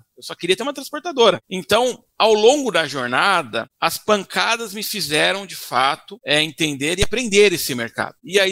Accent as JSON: {"language": "Portuguese", "region": "São Paulo", "country": "Brazil", "said": "Eu venho do interior de São Paulo, cheguei aqui em São Paulo com 18 anos."}